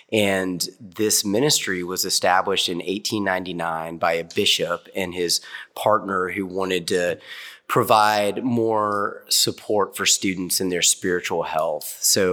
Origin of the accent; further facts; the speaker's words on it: Houston, Texas, United States; born there; So I was born in Houston, Texas, and baptized into the Episcopal Church as an infant.